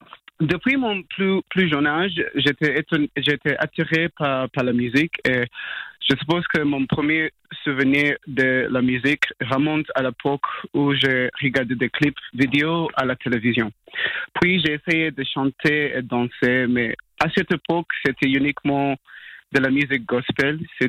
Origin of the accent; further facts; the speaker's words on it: Zimbabwe; French is a second language; now in Fribourg, Switzerland; je suis un chanteur et compositeur de 23 ans, actuellement basé à Fribourg. À l'origine, je viens du Zimbabwe